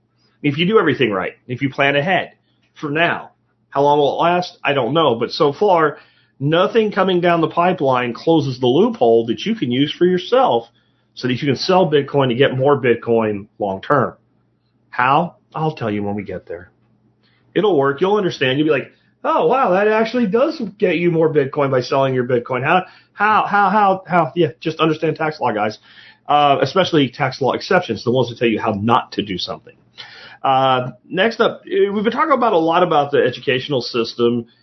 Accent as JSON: {"language": "English", "region": "Pennsylvania", "country": "United States", "tie": "born or raised there", "said": "because it was just down the way from me growing up in Pennsylvania."}